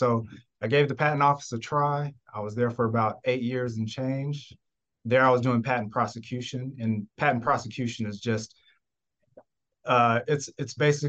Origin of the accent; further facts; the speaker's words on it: Georgia, United States; I'm a Georgia boy. I was raised in Georgia, not born here, but definitely raised.